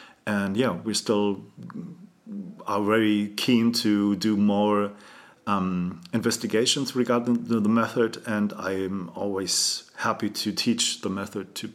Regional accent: Germany; English is a second language; I'm originally from Germany, still living there.

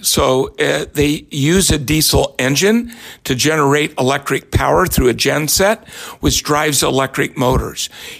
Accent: Berkeley, California, United States; Yes, I am from Berkeley.

